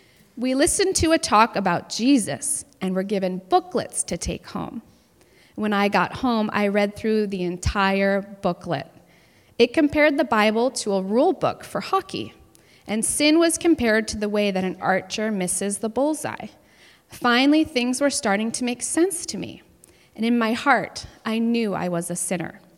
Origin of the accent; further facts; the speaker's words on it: Acton, Massachusetts, United States; now in Groton, United States; husband, John, and I live in Groton, Massachusetts, with our three school-aged children. I was born and raised in Acton, Massachusetts, and I was born into the Catholic Church.